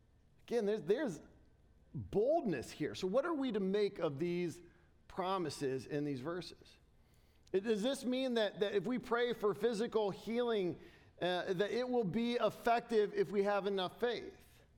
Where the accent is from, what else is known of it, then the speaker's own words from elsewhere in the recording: Dayton, Ohio, United States; And this doctor in Ohio, actually in my hometown in Dayton, had this ministry